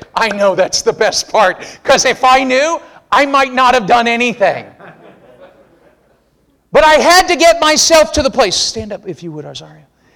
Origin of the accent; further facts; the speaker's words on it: United States; We're not German, we're American.